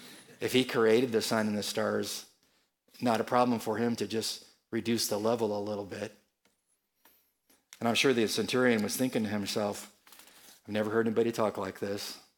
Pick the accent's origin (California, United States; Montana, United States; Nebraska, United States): California, United States; And I'm from California, so I know there's two kinds of earthquakes.